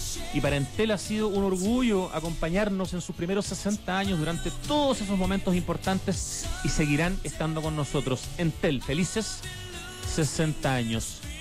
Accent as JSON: {"language": "Spanish", "town": "Santiago", "region": "Santiago Metropolitan Region", "country": "Chile", "said": "posicionar en nuestra mente como santiaguinos y ahora ya a los chilenos"}